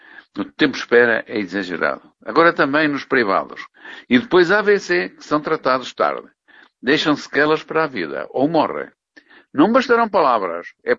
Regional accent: Portugal; Que acreditamos, como portugueses anónimos, nunca saberemos, vai conter a abstenção elevada

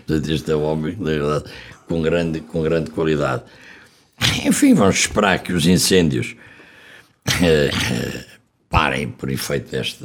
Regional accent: Coimbra, Portugal; eu sou de Coimbra, sou uma desgraça, eu sou conimbricense daqueles 7 costados.

